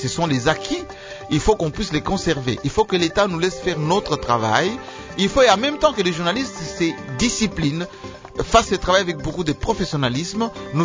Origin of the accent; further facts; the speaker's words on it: Kasaï, DR Congo; Chez nous, au Kassai, moi je suis du Kassai